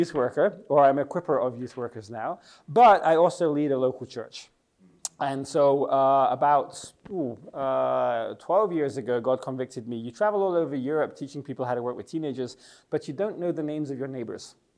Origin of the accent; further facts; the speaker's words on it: England, United Kingdom; moved away as an adult; now in Czech Republic; from my accent, you might think my English is amazing. It's because I'm English. But I've lived in the Czech Republic for 25 years